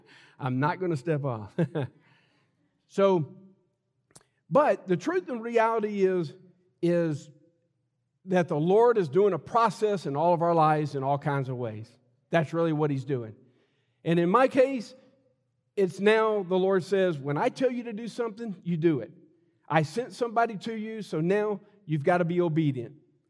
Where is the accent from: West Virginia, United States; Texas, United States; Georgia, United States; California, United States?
Texas, United States; Austin; I'm a visiting minister here today, and I'm from the Austin area